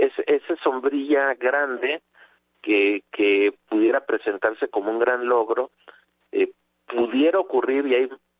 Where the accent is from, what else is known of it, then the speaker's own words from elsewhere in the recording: Mexico; el 40% de ese gran flujo migrante somos mexicanos